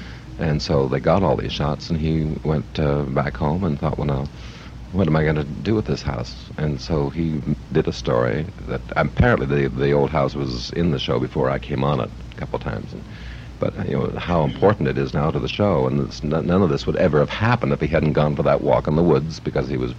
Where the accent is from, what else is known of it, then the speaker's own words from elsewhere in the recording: Hamilton, Ontario, Canada; my hometown, Hamilton, Ontario, which is now a city of 300,000, but it's 50, 60 years ago, it only had about 90,000 people.